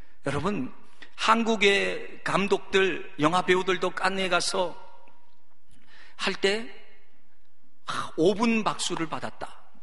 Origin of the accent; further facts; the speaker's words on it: South Korea; 우리는 좀 한국 사람들이잖아요.